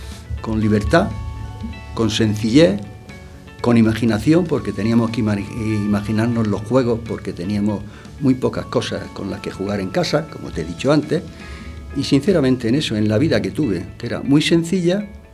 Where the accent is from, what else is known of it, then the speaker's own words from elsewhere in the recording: Almería, Andalusia, Spain; also born or lived in Ourense; Y nací en Orense. Y a pesar de este acento que tengo, pues yo soy gallego de pura cepa. Lo que pasa es que mi padre lo trasladaron a Almería y me he criado en Almería.